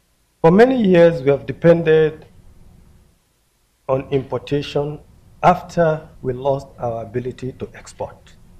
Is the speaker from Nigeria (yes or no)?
yes; Nigeria; but as a Nigerian, I know how much that means to us.